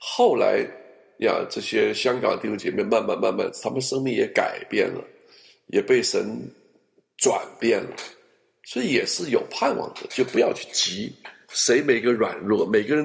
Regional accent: Guangzhou, Guangdong, China; 我会讲广东话，我在广州长大，所以我到了香港没有什么障碍

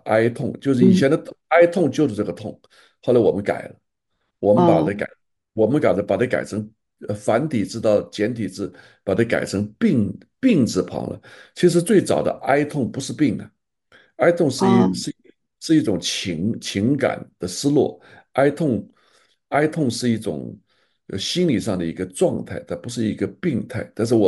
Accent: China; 我是在大陆成长的，但是我是因为从小写书法嘛，所以我是一直写繁体字的

